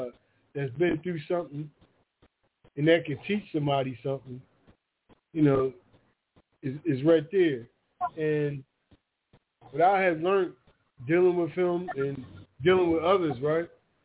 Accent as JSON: {"language": "English", "town": "Philadelphia", "region": "Pennsylvania", "country": "United States", "said": "That's the neighborhood I'm from. I'm from the Black Bottom."}